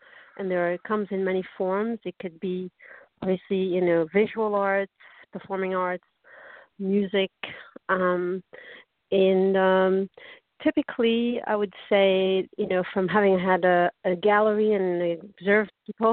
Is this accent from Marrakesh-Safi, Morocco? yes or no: no; Casablanca, Casablanca-Settat, Morocco; I'm originally from Morocco, Casablanca